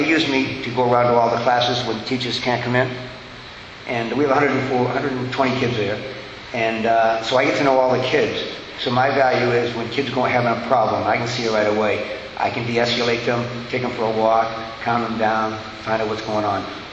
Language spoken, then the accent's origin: English; Boston, Massachusetts, United States; I went back to Boston, where my hometown is. It's my hometown